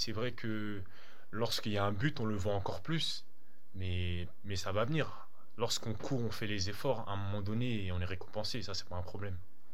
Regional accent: Paris, Île-de-France, France; vu que moi j'ai grandi à Paris, je suis parisien

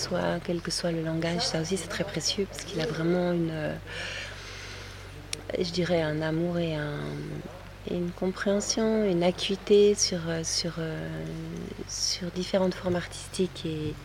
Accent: Geneva, Switzerland; now in Paris, France; Oui, de Genève, absolument.

